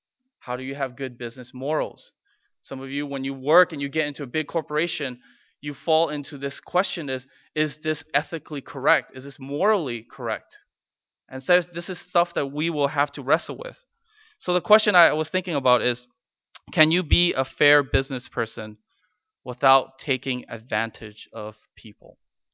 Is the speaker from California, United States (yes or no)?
yes; Los Angeles, California, United States; I grew up in Los Angeles, and In-N-Out is the place to be.